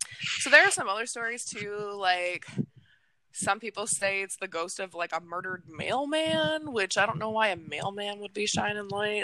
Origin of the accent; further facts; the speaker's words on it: Calumet, Michigan, United States; So I grew up in Calumet, Michigan, which is about an hour and a half, like 85-ish miles or so, northeast of where Paulding is.